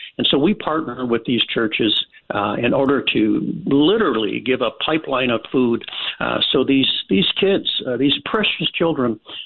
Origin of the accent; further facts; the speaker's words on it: Detroit, Michigan, United States; Well, Dave, I was never homeless myself, but I grew up in Detroit, Michigan, in a very poor household, and hunger was a constant companion.